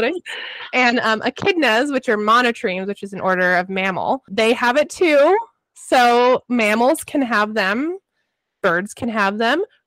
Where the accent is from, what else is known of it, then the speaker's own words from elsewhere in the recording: Colorado, United States; a mate down in southern Colorado. We're from Colorado.